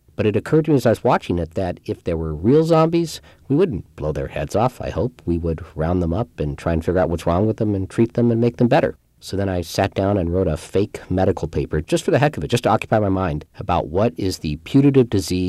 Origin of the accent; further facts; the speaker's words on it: Kansas City, United States; some of the questions that were asked when I was a little Jewish kid growing up in Kansas City, those came back to me again